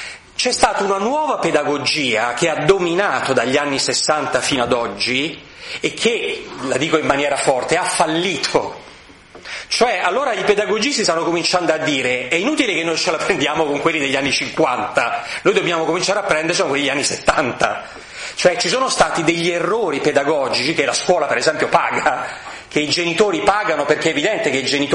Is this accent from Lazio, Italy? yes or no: yes; Rome, Lazio, Italy; la prospettiva di queste cose è chiaramente romana, perché io sono di Roma, per fortuna e purtroppo